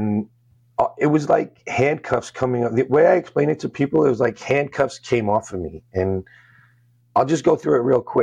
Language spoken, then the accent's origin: English; New York, United States; full disclosure, I'm Sicilian from New York, and we're not known for our patience.